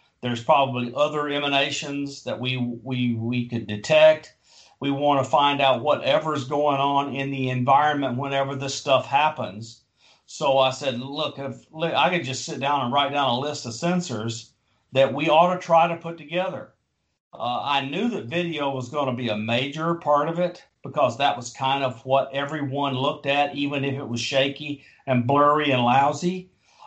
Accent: Alabama, United States; I retired in May, returned to my home state, which is Alabama, where I now have a home

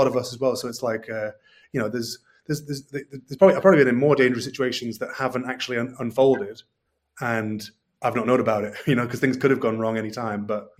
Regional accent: London, United Kingdom; also born or lived in Oldham / Suffolk; I grew up in London, and then I moved to Oldham. And Oldham is like a heavily Pakistani Bangladeshi area, as well as white.

